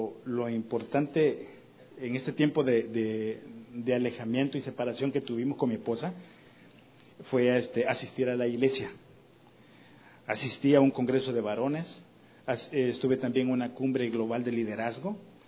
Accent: El Salvador; now in Mexico; los hermanos identificaban por mi acento que no era mexicano. Les daba curiosidad y me decían, tú no eres de aquí. Yo entonces les explicaba que soy salvadoreño y les platicaba la razón de estar en México.

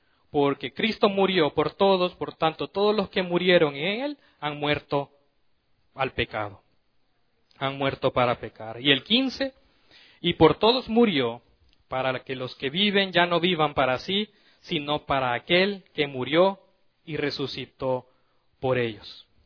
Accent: El Salvador; moved away; me acuerdo yo cuando vine de El Salvador, con el inglés de aquellos que pasaba la maestra, Apple, Pineapple, y yo repetía, yo traía ese inglés.

